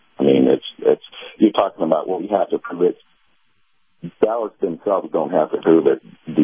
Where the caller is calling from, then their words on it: Clearwater, Florida, United States; Hey, Captain … in Clearwater.